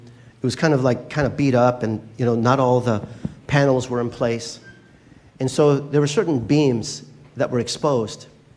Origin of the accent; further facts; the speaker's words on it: Philippines; I am Filipino.